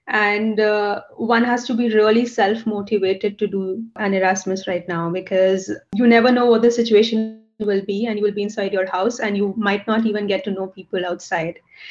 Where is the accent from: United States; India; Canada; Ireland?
India; because I come from India, I've done a bit of research in Delhi itself.